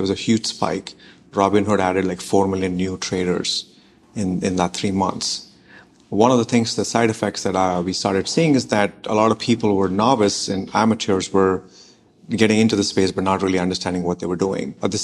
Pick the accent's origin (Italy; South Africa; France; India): India; I'm originally from India. I grew up there.